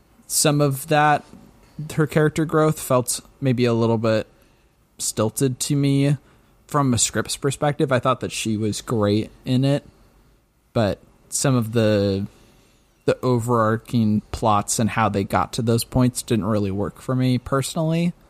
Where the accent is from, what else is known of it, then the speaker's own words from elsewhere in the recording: Pacific Northwest, United States; I'm from the Northwest and she's from the South